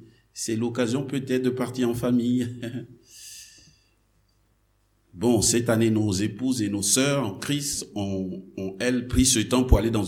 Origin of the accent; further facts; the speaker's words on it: Côte d’Ivoire; l'entend en Yakuba de chez moi en Côte d'Ivoire